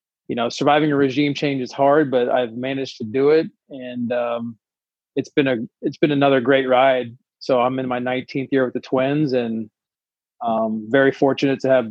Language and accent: English; Wichita, Kansas, United States; Yeah, so I grew up in Wichita, Kansas, went to Wichita South High School.